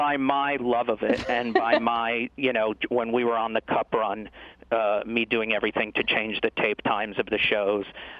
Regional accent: New York, United States; I'm a Jew from New York who works in daytime television.

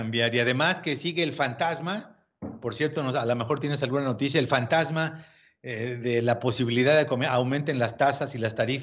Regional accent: Mexico; Yo soy residente permanente, los dos somos mexicanos

